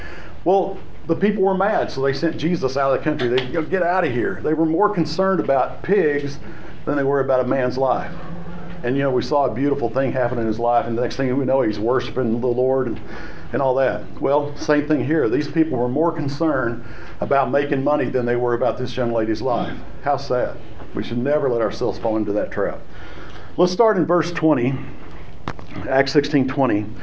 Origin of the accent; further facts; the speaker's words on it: Texas, United States; And where I grew up in the Texas Panhandle, the churches are run by boards.